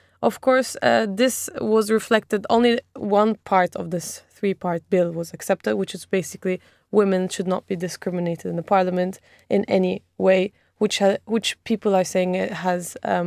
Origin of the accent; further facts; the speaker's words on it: Izmir, İzmir, Turkey; English is a second language; One of them is from in my hometown, Izmir.